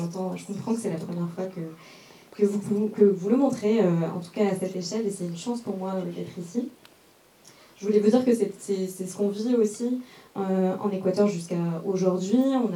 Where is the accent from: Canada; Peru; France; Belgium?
Peru; je viens du Pérou.